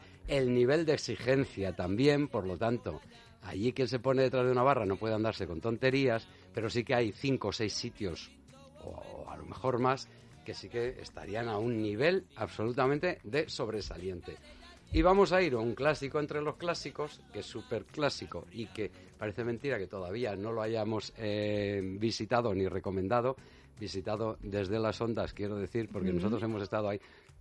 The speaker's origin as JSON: {"language": "Spanish", "region": "Castile and León", "country": "Spain", "said": "no es porque tire por mi tierra, pero por lo que comentaban los expertos en su momento, esa harina está hecha en un molino de piedra zamorano"}